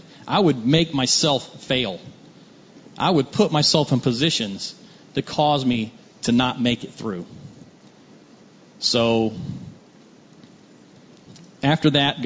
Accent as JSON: {"language": "English", "town": "Tampa", "region": "Florida", "country": "United States", "tie": "born or raised there", "said": "So, I grew up here in Tampa most of my life."}